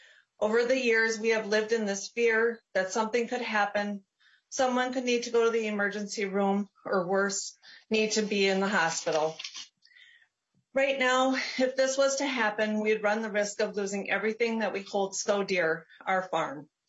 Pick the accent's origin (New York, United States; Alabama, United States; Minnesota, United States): Minnesota, United States; I'm from Chippewa County.